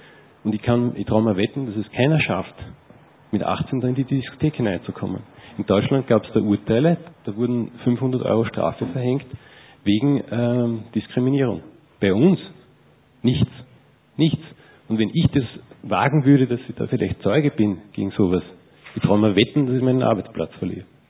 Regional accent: Austria; wir sind Österreicher und wir sind ein Zuwanderungsland, immer schon.

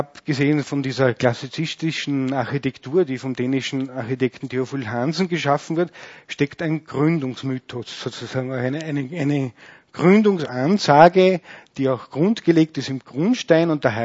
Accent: Austria; Auch die Konzerthausbautätigkeit, zwar nicht von regelmäßig bespielten Konzerthäusern bei uns in Österreich

